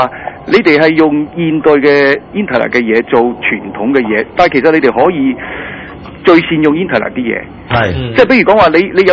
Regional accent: China; 即係我都大陸人

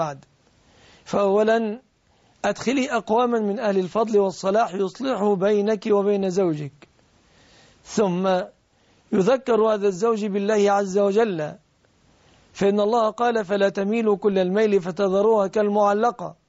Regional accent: Egypt; هذا في التوصيف العرفي في بلادنا مصر لا يقال فقير

